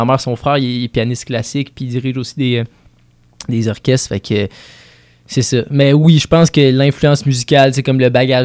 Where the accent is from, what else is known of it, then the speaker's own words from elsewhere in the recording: Cap-Rouge, Quebec, Canada; nous, on vient de Cap-Rouge, en banlieue de Québec